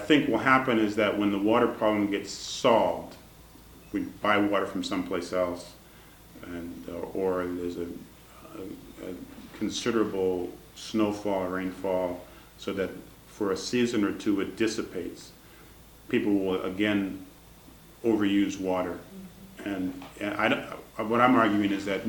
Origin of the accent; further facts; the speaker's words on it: Michigan, United States; And look at the incredible resistance to my home state, to GM, which is my home state, to downsizing cars. I mean, we had in 73 and 75, was it? We had incredible lines for gasoline. And we still, in Michigan, didn't want to make smaller cars.